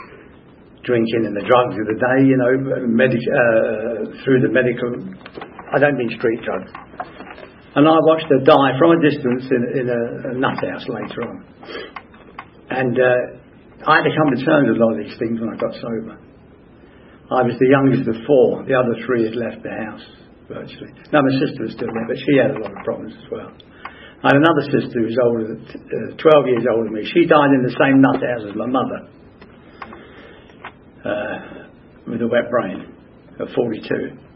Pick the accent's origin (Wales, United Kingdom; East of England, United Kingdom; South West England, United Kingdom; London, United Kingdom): Wales, United Kingdom; born there; I was born in North Wales, and that's a part of Great Britain. A lot of people don't know that. It's actually joined to the mainland. But they have their own language. And I was born in the same house as Lawrence of Arabia.